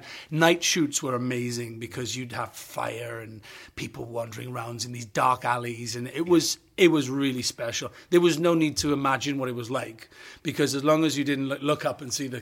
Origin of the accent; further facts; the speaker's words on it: Wales, United Kingdom; I should know it being Welsh, but I have no idea.